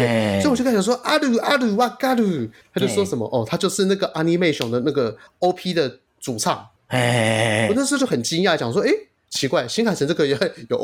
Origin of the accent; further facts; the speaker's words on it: Taiwan; 老板就是看到我们是台湾人啊